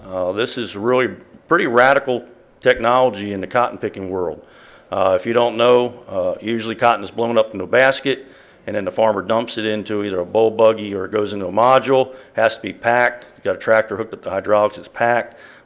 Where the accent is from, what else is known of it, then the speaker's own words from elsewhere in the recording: New Jersey, United States; also born or lived in Georgia, United States; I was raised in the South, South Jersey, and trained at Penn State and Michigan State, so I got my share of corn and beans.